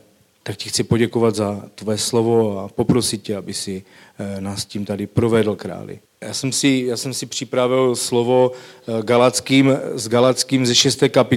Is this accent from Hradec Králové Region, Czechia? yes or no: no; Havířov, Moravian-Silesian Region, Czechia; pocházím z Havířova. Někdy v roce 97 jsem uvěřil v Havířovském sboru.